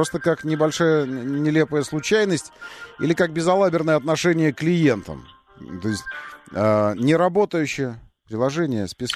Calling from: Moscow, Russia; я из Москвы звоню.

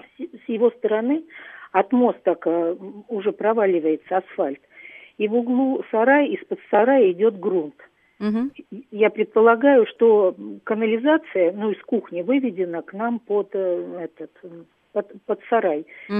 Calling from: Moscow Oblast, Russia; я звоню из Подмосковья. Угу. По наследству живу в частном доме от своих родителей.

